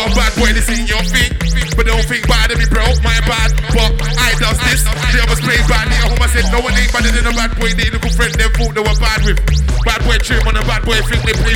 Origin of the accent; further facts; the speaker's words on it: London, United Kingdom; Trust me. Like, I'm from London.